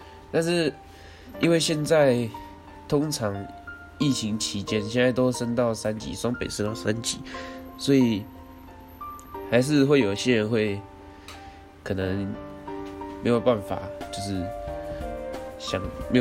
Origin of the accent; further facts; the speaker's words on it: New Taipei, New Taipei City, Taiwan; 毕竟我是在新北市，我的老家在新北市